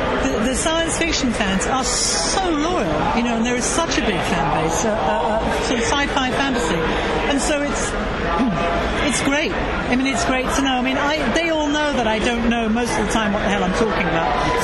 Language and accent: English; Stratford-upon-Avon, West Midlands, United Kingdom; I'm from Stratford-on-Avon and Shakespeare's country